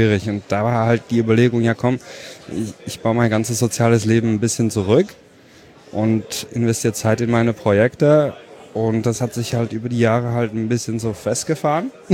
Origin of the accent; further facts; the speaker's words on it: Zurich, Switzerland; Ich komme aus Zürich. Bisschen weiter weg von hier